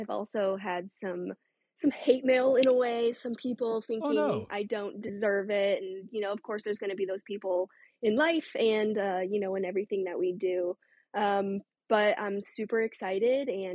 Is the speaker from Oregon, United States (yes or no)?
no; Colorado, United States; So growing up in Colorado and throwing like that really shaped my backhand.